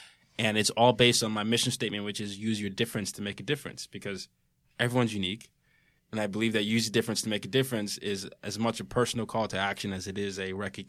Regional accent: Nigeria; I grew up in Nigeria and Africa was colonized by a lot of Europeans.

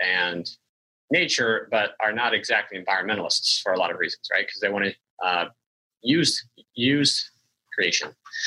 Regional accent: Washington, United States; I grew up in the Northwest in Washington State and was drawn to nature writers.

